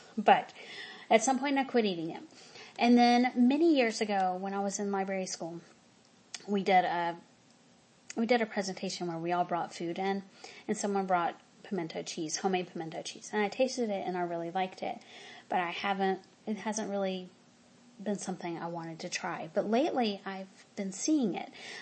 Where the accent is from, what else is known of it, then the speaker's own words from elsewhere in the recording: the South, United States; Now, growing up in the South, I ate pimento cheese when I was little.